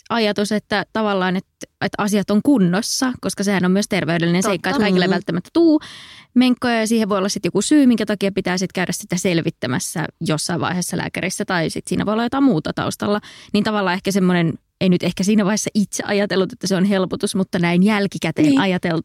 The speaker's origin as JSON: {"language": "Finnish", "town": "Eno", "region": "North Karelia", "country": "Finland"}